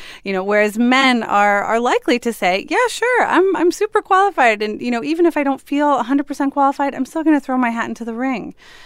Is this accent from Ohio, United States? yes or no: yes; Columbus, Ohio, United States; So Liz is a city councilwoman from actually my hometown in Columbus, Ohio. So it's a lot of Ohio pride here.